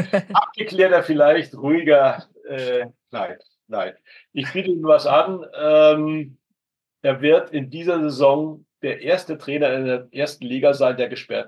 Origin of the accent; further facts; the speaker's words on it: Hamburg, Germany; Ich bin eigentlich ein Hamburger.